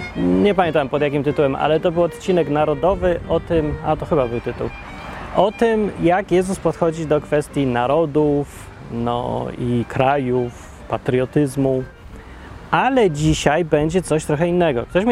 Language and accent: Polish; Kraków, Lesser Poland, Poland; born there; Ja się urodziłem w Krakowie, mam paszport, mam obywatelstwo, zabierają mi podatki w Polsce i takie tam różne rzeczy. No to technicznie jest, po polsku mówię